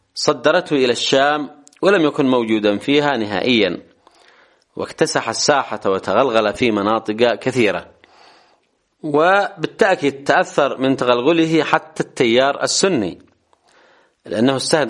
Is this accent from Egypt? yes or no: no; Yemen; سواء عندنا في اليمن أو في السعودية